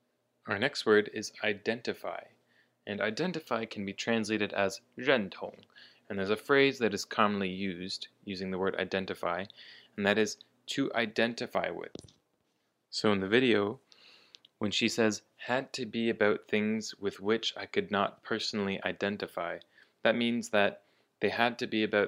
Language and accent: English; Toronto, Ontario, Canada; if anyone's wondering about the Canadian pronunciation or my accent, since I'm from Toronto, my accent should be pretty similar to an American accent